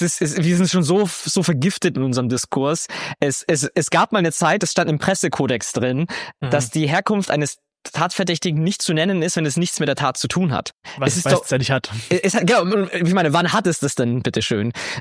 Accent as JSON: {"language": "German", "town": "Augsburg", "region": "Bavaria", "country": "Germany", "tie": "born or raised there", "said": "meine Heimatstadt Augsburg"}